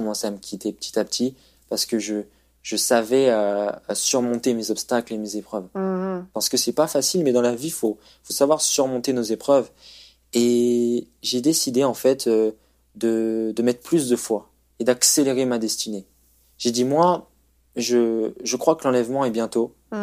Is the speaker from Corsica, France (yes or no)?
no; Nantes, Pays de la Loire, France; Donc, moi, je viens de Nantes